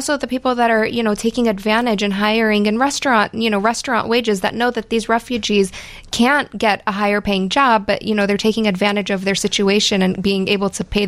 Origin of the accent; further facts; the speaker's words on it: Arizona, United States; now in Chicago, United States; I'm from Arizona, and so living in Chicago is a total step up